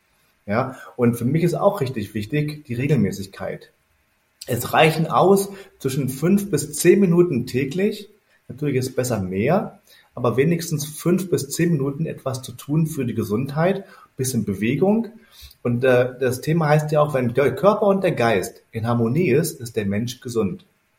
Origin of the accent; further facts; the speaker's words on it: Berlin, Germany; born there; Ja, ich bin in Berlin geboren